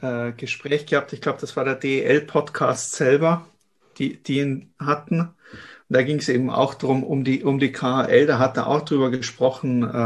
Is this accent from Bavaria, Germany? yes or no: yes; Munich, Bavaria, Germany; born there; dass man als gebürtiger Münchner dann doch ganz gern auch mal für München spielen darf